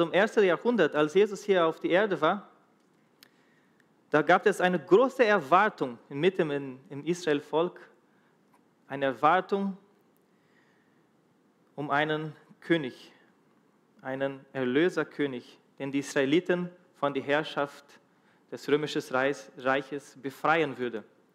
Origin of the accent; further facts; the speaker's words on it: Brazil; ich bin in Brasilien groß geworden und obwohl ich mit meinen Eltern noch als kleines Kind Deutsch sprach, war mein Wortschatz auf Deutsch nicht so umfangreich.